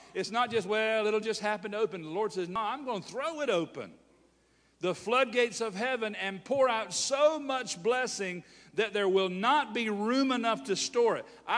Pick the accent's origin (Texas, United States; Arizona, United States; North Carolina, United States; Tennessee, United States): North Carolina, United States; Hertford; hey, I'm from Hertford, North Carolina.